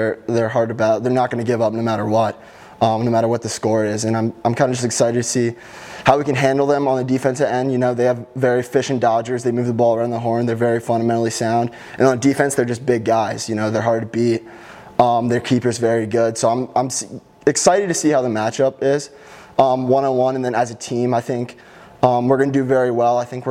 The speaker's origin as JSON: {"language": "English", "region": "Maryland", "country": "United States", "tie": "born or raised there", "said": "As a kid growing up in Maryland, for me, it was always like three stadiums I wanted to play in."}